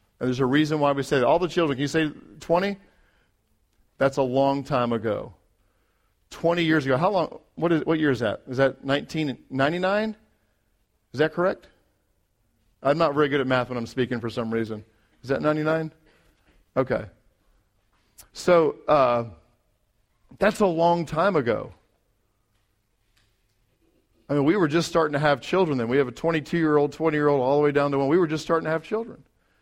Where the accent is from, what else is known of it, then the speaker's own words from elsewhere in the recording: England, United Kingdom; I grew up in England.